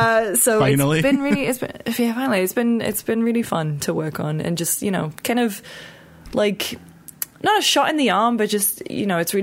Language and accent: English; United Kingdom; because obviously we're British